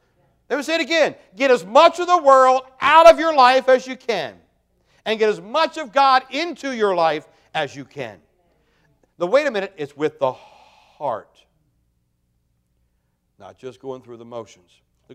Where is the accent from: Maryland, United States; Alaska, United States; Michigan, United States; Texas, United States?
Maryland, United States; There were 75,000 people in Carroll County when I grew up.